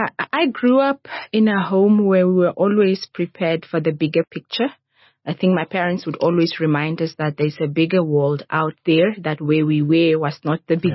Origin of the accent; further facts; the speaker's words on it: Oshana, Namibia; That's where I grew up with my parents and my siblings.